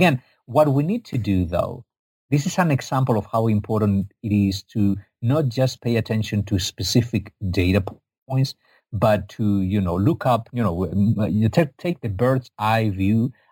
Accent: Spain; I'm from Spain, not from Egypt.

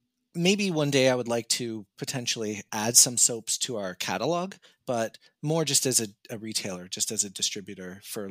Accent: Canada; They would mostly just say, "Where are you from?" Because they know I'm not from there. And then I would just tell them Canada.

